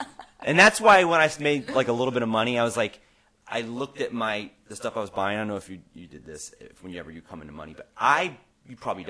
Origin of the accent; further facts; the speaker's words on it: San Diego, California, United States; I'm from San Diego. I never got it. That's why I had to get the fuck out of there.